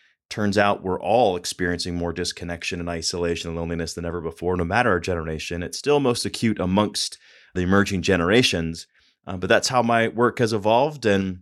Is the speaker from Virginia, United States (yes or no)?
no; Denver, Colorado, United States; also born or lived in Ohio / Atlanta; Yeah, I grew up in Denver, Colorado, went to Miami University in Ohio, and I studied entrepreneurship.